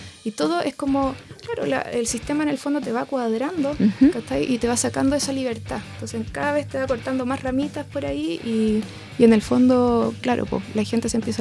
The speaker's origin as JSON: {"language": "Spanish", "country": "Chile", "said": "Yo nunca pongo que soy chilena."}